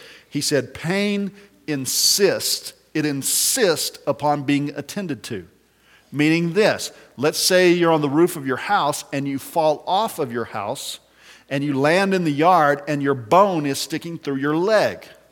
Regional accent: Littlefield, Texas, United States; I grew up in Littlefield, so I'm West Texas in my roots, but today I live out north of Dallas

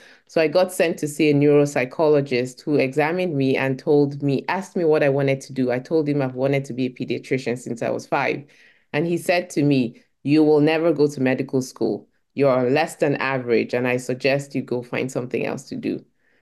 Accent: Nigeria; I grew up in Nigeria

